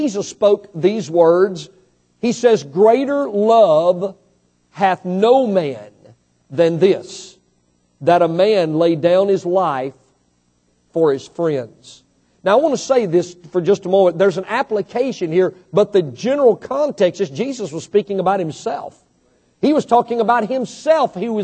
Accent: United States; I'm here to tell you, my friend, I'm American from the top of my head to the bottom of my feet.

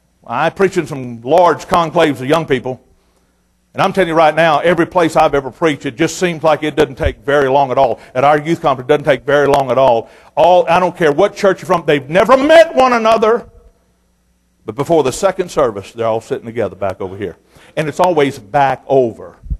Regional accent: Chicago, Illinois, United States; I said, well, I can get them knocked off for $25. I'm from Chicago.

